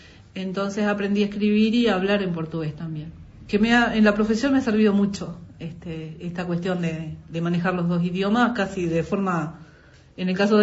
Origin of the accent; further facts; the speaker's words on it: Uruguay; yo soy muy orgullosamente uruguaya, ¿no? O sea, me siento mucho esa cuestión de la patria.